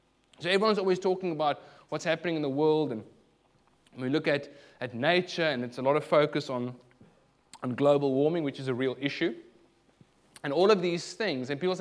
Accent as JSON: {"language": "English", "country": "South Africa", "said": "So the word reconciliation is a word that many people are familiar with, and being South African, it is a very big buzzword."}